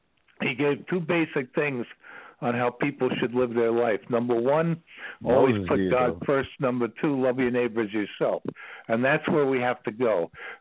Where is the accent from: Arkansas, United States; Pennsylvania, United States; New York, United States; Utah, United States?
New York, United States; Queens; now in Ashland, United States; Originally from New York. I grew up in Queens, but I'm currently living in the center of the universe now, Ashland, Virginia.